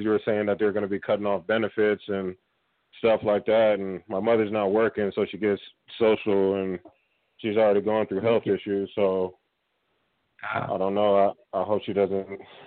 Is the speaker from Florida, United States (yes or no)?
no; Las Vegas, Nevada, United States; now in Utah, United States; I'm from Vegas. I'm in Utah